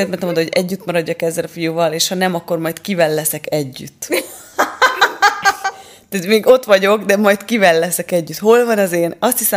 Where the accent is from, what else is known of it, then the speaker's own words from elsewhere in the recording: Székesfehérvár, Fejér, Hungary; én ugye székesfehérvári vagyok eredetileg, és hát Fejér megyei.